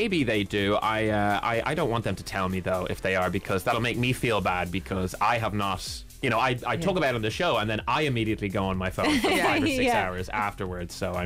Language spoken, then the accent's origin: English; Dublin, Leinster, Ireland; I'm from Dublin, you know, grew up in Dublin.